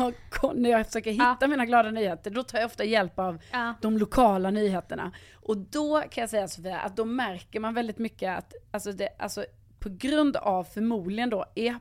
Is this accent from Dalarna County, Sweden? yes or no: yes; Falun, Dalarna County, Sweden; där jag kommer ifrån, var, så här, i Falun har vi haft, jag själv kört EPA i hela min uppväxt